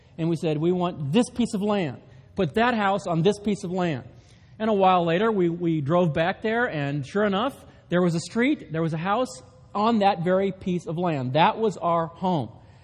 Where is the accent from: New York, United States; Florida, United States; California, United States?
California, United States; now in Maine, United States; I just moved here a couple of weeks ago. … for those of you that don't know me, and we moved from California.